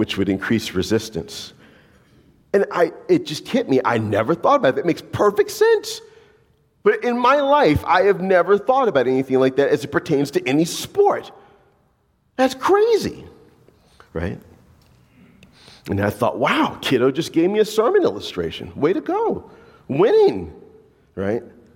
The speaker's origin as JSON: {"language": "English", "region": "the South", "country": "United States", "said": "I've never played lacrosse in my entire life. I'm from the South."}